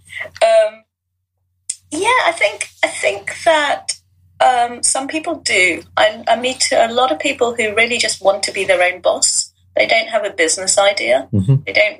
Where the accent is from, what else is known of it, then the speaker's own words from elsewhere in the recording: London, United Kingdom; born there; I was born in London. Right. My parents are Indian, as I mentioned, mm-hmm. but I've travelled the globe with them.